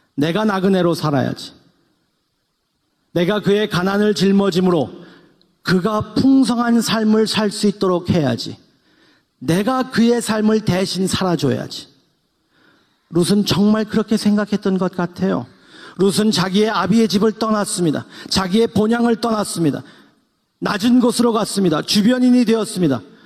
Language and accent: Korean; South Korea; 우리는 의지의 한국인입니다. 못하는 게 없는 의지의 한국인입니다.